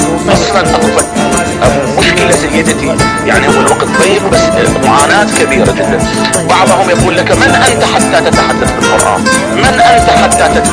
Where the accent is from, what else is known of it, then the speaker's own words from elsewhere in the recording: Iraq; أنا أتحدث يعني كعراقي